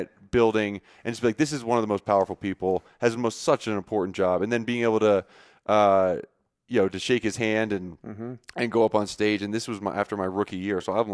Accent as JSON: {"language": "English", "region": "Pennsylvania", "country": "United States", "tie": "born or raised there", "said": "growing up in the Northeast, outside of Philadelphia, we did like a Washington, D.C. field trip when we were younger."}